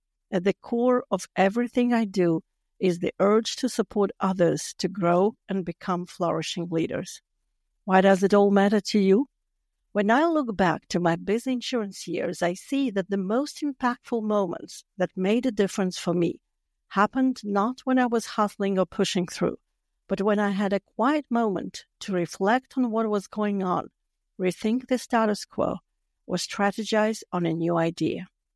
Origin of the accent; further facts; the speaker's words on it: Latvia; English is a second language; moved away as an adult; You may have noticed my accent. My original home country is Latvia, a small but mighty Baltic country with beautiful nature and hardworking people. I lived there for the first half of my life